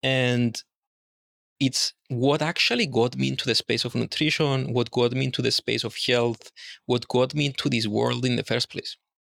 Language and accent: English; Cyprus; English is a second language; I grew up in Cyprus, and in Cyprus, first of all, it's a very small island.